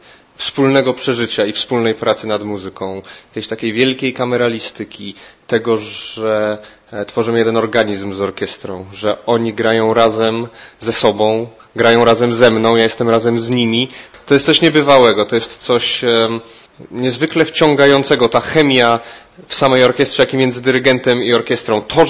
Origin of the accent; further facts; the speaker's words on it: Poznań, Greater Poland Voivodeship, Poland; ja jestem poznaniakiem, urodziłem się w Poznaniu, tu chodziłem do szkół i bardzo dobrze się tu zawsze czuję, bo jestem u siebie.